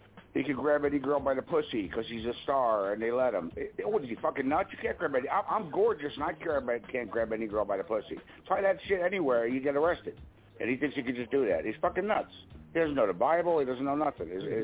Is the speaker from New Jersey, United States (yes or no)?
yes; New Jersey, United States; I'm from Jersey. I used to go to Atlantic City.